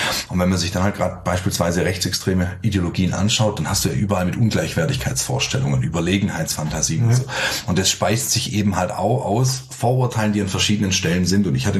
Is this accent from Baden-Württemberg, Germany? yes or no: yes; Sindelfingen, Baden-Württemberg, Germany; zum einen komme ich selber ja aus Sindelfingen